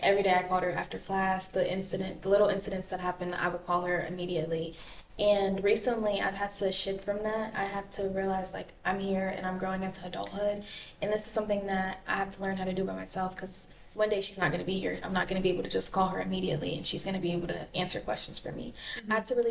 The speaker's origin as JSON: {"language": "English", "town": "Decatur", "region": "Georgia", "country": "United States", "said": "So, I am an out-of-state student. I'm from Decatur, Georgia"}